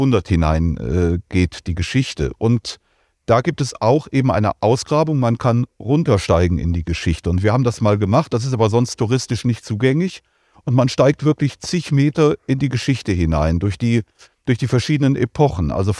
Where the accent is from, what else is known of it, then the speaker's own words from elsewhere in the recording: Cologne, North Rhine-Westphalia, Germany; Also ich bin Kölner ursprünglich